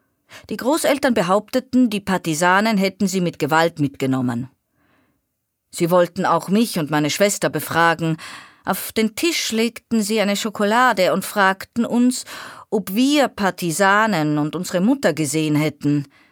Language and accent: German; Remschenig, Carinthia, Austria; born there; first language Slovenian; German is a second language; Ich bin in Remschenik geboren.